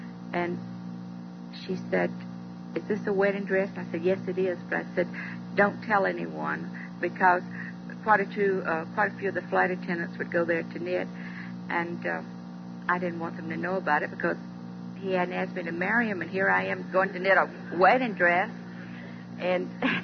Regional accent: Georgia, United States; Bill came over, and he's from West Virginia, and I'm from Georgia. So we liked the good old country food.

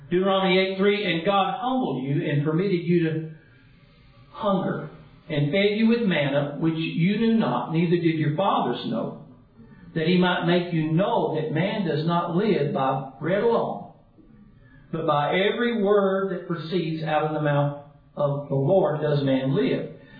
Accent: Dallas, Texas, United States; I grew up in Dallas, you know, had to put on those gym shorts

